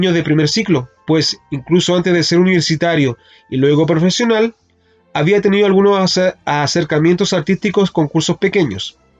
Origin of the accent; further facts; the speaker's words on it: Santiago, Santiago Metropolitan, Chile; Soy originario de Santiago, soy el segundo de tres hermanos, el primero en tener estudios formales de artes musicales.